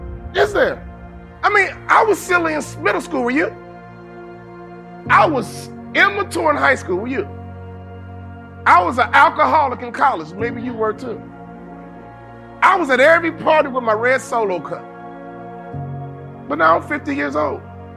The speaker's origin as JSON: {"language": "English", "town": "Chicago", "region": "Illinois", "country": "United States", "said": "I'm from Chicago."}